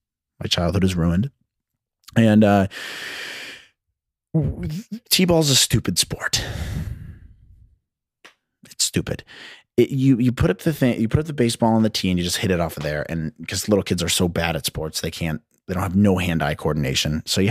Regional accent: Indiana, United States; I'm from Indiana, okay? Basketball is the main sport here.

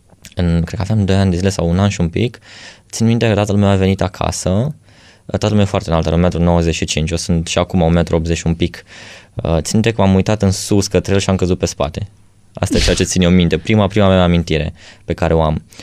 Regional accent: Bucharest, Romania; M-am născut în București, la clinica la Giulești

